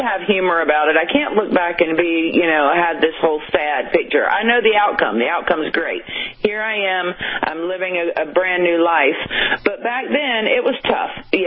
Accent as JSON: {"language": "English", "town": "Wilmington", "region": "North Carolina", "country": "United States", "tie": "born or raised there", "said": "Well, I grew up in North Carolina, a small town. Back in the 80s, it was a small town, Wilmington, North Carolina."}